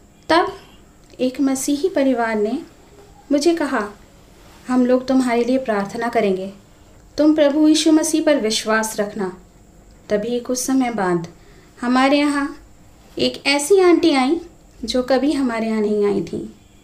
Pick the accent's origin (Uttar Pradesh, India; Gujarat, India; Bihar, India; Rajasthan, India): Rajasthan, India; Ajmer; मैं एक संयुक्त परिवार में रहती हूँ। मैं अजमेर राजस्थान की रहने वाली हूँ। वैसे तो मेरा जन्म मसीही परिवार में ही हुआ